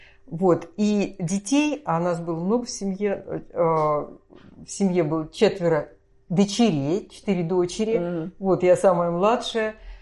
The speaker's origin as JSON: {"language": "Russian", "town": "Kolomna", "region": "Moscow Oblast", "country": "Russia", "tie": "born there", "said": "Родилась в Коломне 29 марта 1956 года."}